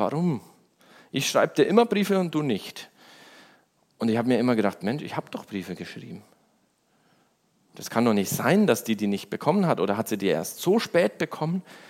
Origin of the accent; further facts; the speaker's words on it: Brazil; ich bin ja in Brasilien aufgewachsen und meine Eltern wollten unbedingt, dass ich ordentlich Deutsch lerne.